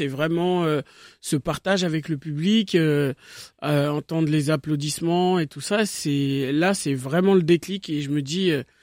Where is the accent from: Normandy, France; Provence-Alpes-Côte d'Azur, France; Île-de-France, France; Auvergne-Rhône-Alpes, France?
Île-de-France, France; Trappes; Quand j'étais petit, déjà j'ai grandi à Trappes. J'ai grandi à Trappes dans le 78.